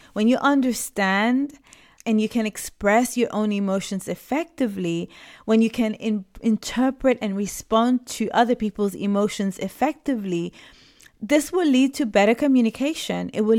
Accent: Puerto Rico; born there; first language Spanish; English is a second language; I have my first language is Spanish. My background, I was born in Puerto Rico, and that's the first language that I learned.

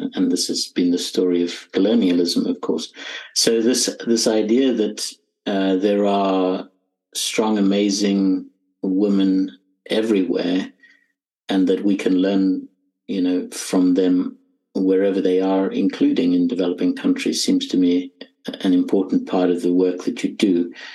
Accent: South Africa; also born or lived in Zimbabwe; Of course, I was born in Africa, in Zimbabwe, grew up in South Africa, traveled extensively.

